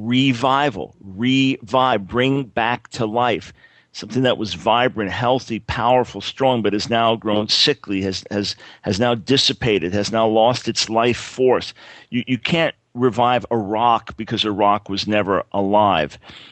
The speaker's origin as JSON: {"language": "English", "town": "Long Island", "region": "New York", "country": "United States", "tie": "born or raised there", "moved": "as an adult", "lives_now": "Maryland, United States", "said": "my wife and I, when we got married, we were both now from Long Island background. That's where we grew up in the Lord together. Then we moved from there to Maryland, a little bit north of D.C."}